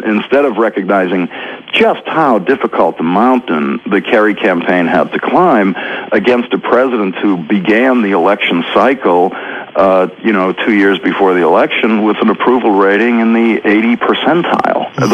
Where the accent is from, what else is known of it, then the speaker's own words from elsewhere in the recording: Boston, Massachusetts, United States; I'm from Boston. I remember his very first campaign for Congress.